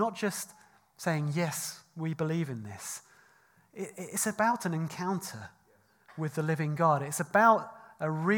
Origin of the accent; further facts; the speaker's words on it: United Kingdom; I think as British people, we are often too respectable for our own good